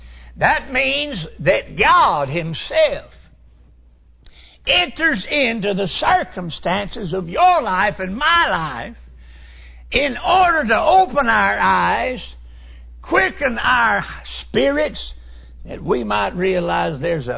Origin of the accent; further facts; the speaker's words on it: Gulfport, Mississippi, United States; born there; I was born in Gulfport, Mississippi, 1948.